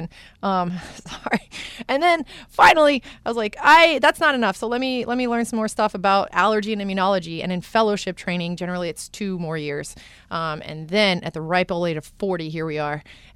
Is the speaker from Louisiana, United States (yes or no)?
yes; Thibodaux, Louisiana, United States; Born and raised Thibodaux, Louisiana.